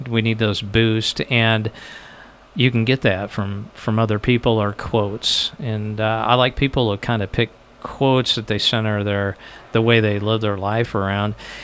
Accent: Lincoln, Nebraska, United States; now in Western Nebraska, United States; And of course, I grew up in Lincoln, so rodeo is about the furthest thing from my mind. But I've lived in Western Nebraska for most of my adult life

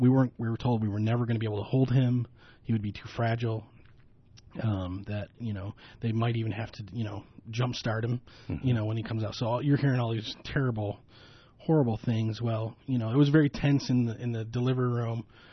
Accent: Buffalo, New York, United States; Yeah, I said, we're from Buffalo.

